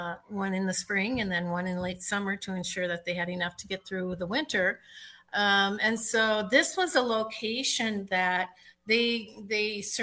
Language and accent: English; Minnesota, United States; like I grew up in Stearns County, where the quarries are deep, deep, deep, deep, deep, where they cut all the granite out of it.